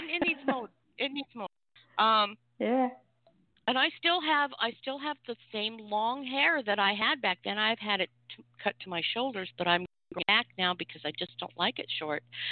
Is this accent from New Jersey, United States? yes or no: no; Spokane, Washington, United States; I mean, I grew up in Spokane, Washington, so I knew about all this stuff going on